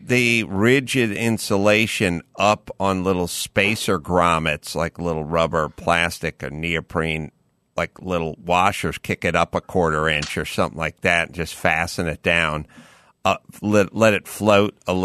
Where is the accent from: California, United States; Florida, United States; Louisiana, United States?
California, United States; we're not basement experts because we're from SoCal